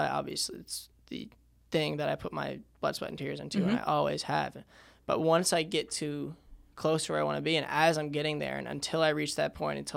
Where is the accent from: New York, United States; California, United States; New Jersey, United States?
New York, United States; I grew up in New York. No one listens to country music but me.